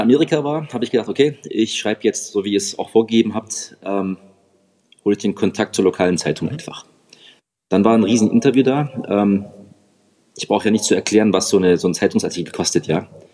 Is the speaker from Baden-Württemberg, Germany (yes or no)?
yes; Reutlingen, Baden-Württemberg, Germany; So, ich bin gebürtiger Reutlinger. Ich bin hier geboren, aufgewachsen und ich hänge wirklich so an den Wurzeln hier.